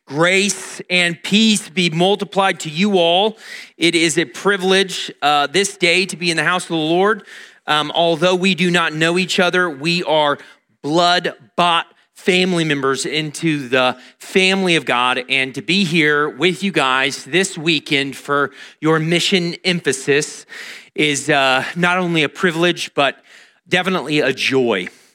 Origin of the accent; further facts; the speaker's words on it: California, United States; We are from California, and they are attending the service right now in Bakersfield.